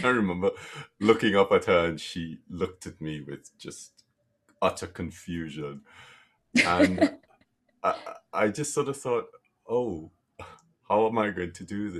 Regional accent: Trinidad & Tobago; when I was a kid, I grew up in Trinidad, and I loved the forest

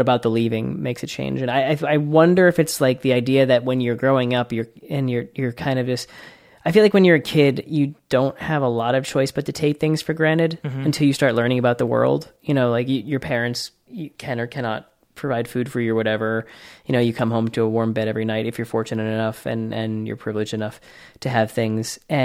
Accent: Boston, Massachusetts, United States; and you know, we grew up in Boston

